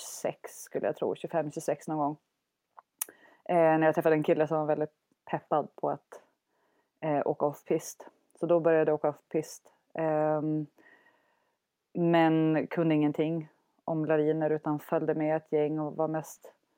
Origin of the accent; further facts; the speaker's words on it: Umeå, Västerbotten County, Sweden; now in Tromsø, Norway; Jag är 39 år. Jag kommer från Umeå, Sverige. Bor numera i Tromsö, Norge.